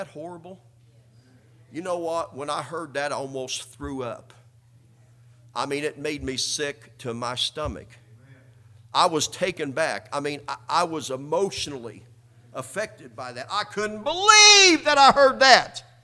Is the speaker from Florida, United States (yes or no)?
no; Indianapolis, Indiana, United States; I attended public school in Indianapolis, where I grew up.